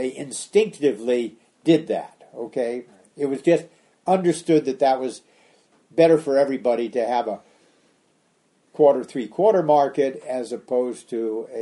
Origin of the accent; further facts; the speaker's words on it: Alameda, California, United States; When I grew up in Alameda